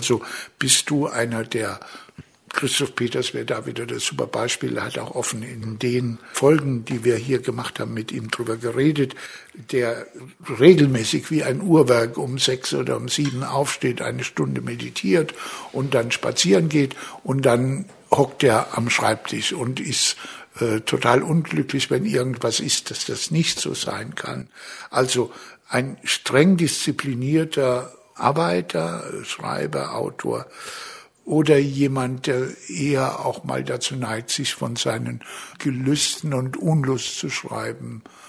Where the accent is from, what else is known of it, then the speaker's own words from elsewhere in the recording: Rhineland-Palatinate, Germany; Als Pfälzer bin ich Anti-Preuße.